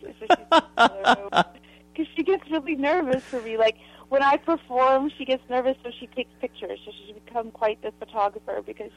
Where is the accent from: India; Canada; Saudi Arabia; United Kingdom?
Canada; now in New York City, United States; Well, I'm from Canada, and I wrote that song.